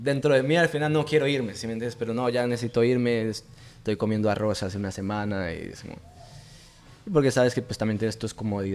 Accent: Colombia; moved away; Como salí tan joven de Colombia, no conocía.

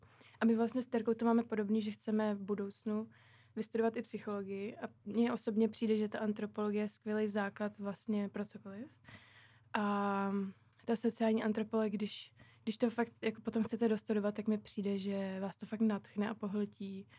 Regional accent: Prague, Czechia; now in Brno, Czech Republic; A původně jsem z Prahy a teď v Brně mi přijde, jsem začala žít až posledním rokem

